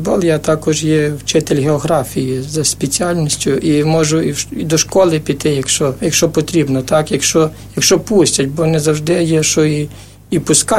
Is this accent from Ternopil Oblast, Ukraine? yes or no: yes; Melnytsia-Podilska, Ternopil Oblast, Ukraine; Родом я з Тернопільщини, Мельниця Подільська, закінчив Тернопільську семінарію, і так сталося, що я тепер служу в Харківському екзархаті, і в Полтавській області маю 3 села